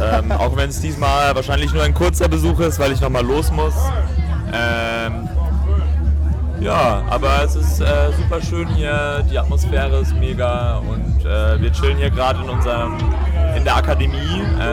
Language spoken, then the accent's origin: German; Memmingen, Bavaria, Germany; now in Munich, Germany; Ich komme ursprünglich aus Memmingen, aber jetzt komme ich aus München.